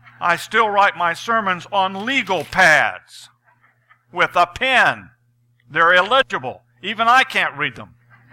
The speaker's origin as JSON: {"language": "English", "country": "United States", "tie": "born there", "said": "when I was born in America, there was an uptick in the world's technology"}